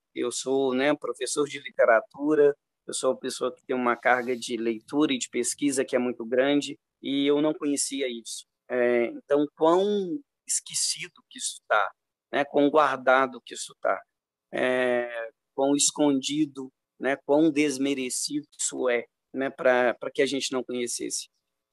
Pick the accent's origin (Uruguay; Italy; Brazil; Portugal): Brazil; quando eu conheci os povos indígenas, era o fato de eu não saber que aquilo existia, ainda mais sendo brasileiro.